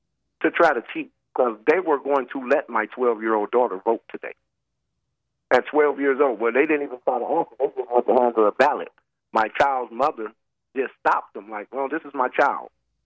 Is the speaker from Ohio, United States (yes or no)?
no; Detroit, Michigan, United States; I'm actually originally from Detroit, not the suburbs of Detroit, actual Detroit, Michigan.